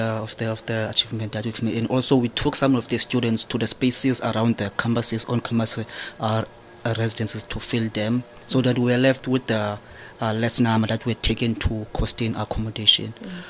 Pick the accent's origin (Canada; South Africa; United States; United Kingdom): South Africa; Mthatha, Eastern Cape; I'm originally from Mthatha.